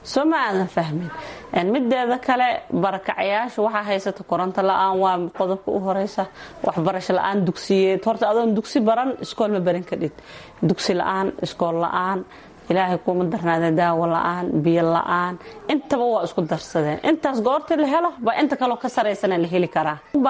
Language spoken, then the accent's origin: Somali; Puntland, Somalia; Annaga reer Puntland baanu nahay, deegaan baanu nahay, wax waanu ku dhalnay